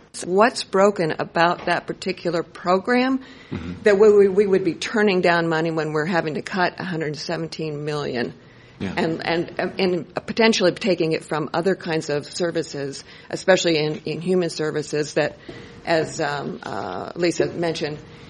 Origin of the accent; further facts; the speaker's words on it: Ames, Iowa, United States; I'm from Ames.